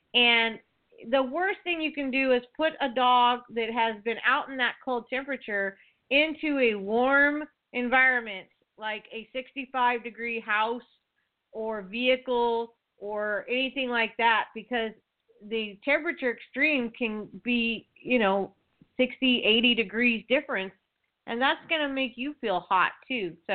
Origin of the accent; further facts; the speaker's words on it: California, United States; So I hate it myself, but you know I'm from California, so.